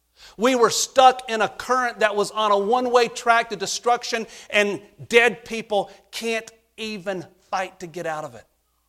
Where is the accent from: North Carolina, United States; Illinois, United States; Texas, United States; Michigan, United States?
North Carolina, United States; I'm from North Carolina. I'm from the Bible Belt. We have churches on every corner.